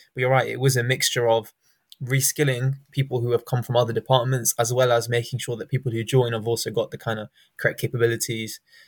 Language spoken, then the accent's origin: English; London, United Kingdom; So I'm coming from London, West London.